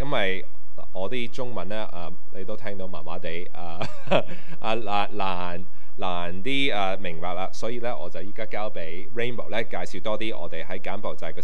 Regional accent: Canada; also born or lived in England; now in Hong Kong; 是香港出世的，不過就是在加拿大那裡長大，所以你都聽到我的口音有跟你們香港人有少少不同。我就 在7年在英國那裡做事，十年前呢我就回到這裡香港來發展。

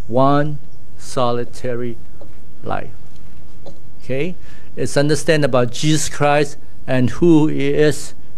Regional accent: Malaysia; For Chinese, I don't know about you, when I grew up in Malaysia in the 60s, okay, revealing my age now

